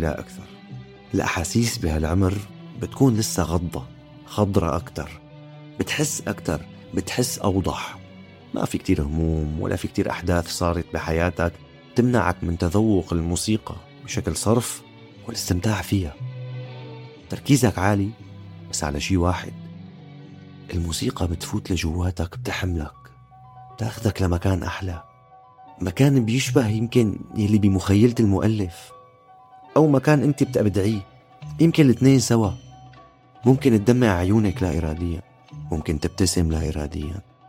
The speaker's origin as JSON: {"language": "Arabic", "country": "Syria", "said": "بلدي سوريا"}